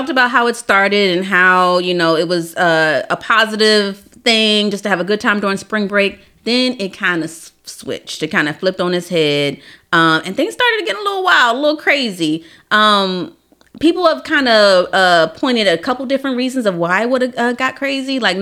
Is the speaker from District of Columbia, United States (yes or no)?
yes; Washington, District of Columbia, United States; For me, I grew up in Chocolate City. I grew up in D.C. I had all Black teachers.